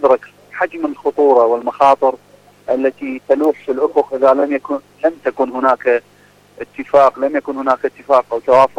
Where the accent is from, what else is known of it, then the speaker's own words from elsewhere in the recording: Iraq; وما زلنا حريصين كعراقيين على أن نبعد البلاد